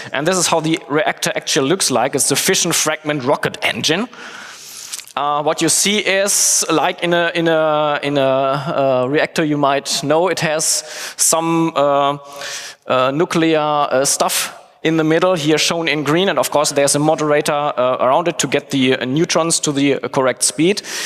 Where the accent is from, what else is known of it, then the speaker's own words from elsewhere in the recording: Bielefeld, North Rhine-Westphalia, Germany; I'm from Bielefeld.